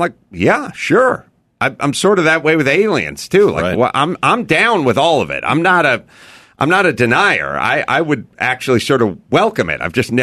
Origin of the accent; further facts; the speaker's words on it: North Hollywood, California, United States; it's because I'm from North Hollywood and nothing ever happened there.